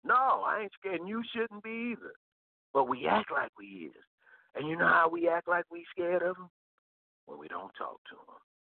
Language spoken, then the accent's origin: English; Oak Park, California, United States; because I'm from Oak Park, they ain't going to listen to me